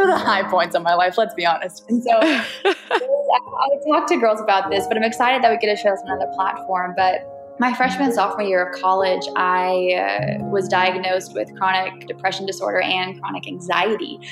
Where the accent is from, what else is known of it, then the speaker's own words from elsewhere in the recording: Fayetteville, Arkansas, United States; So I was born and raised in Fayetteville, Arkansas, rodeo home of the Ozarks. And I was baptized in a horse trough